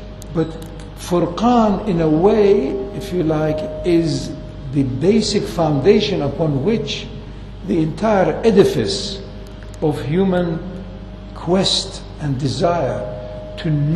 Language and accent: English; Iraq; I remember as a child growing up in Iraq, again the same way that we thought the usual rituals, the usual habits